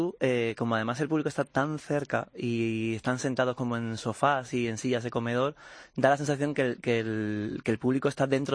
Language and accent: Spanish; Seville, Andalusia, Spain; now in Madrid, Spain; Yo por ejemplo que soy de Sevilla, soy andaluz